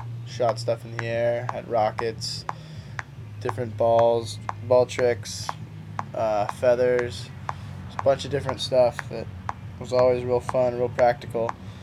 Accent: Imperial Beach, California, United States; I grew up in Imperial Beach, California. I've lived there my entire life, 19 years.

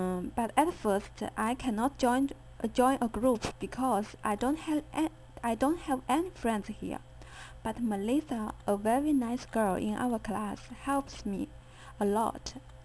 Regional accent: China; English is a second language; When I came back to China, I hope I can serve my home country as an ecologist.

